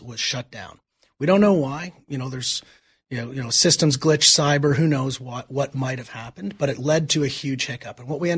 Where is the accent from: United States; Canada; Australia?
Canada; I'm a Canadian component to the team.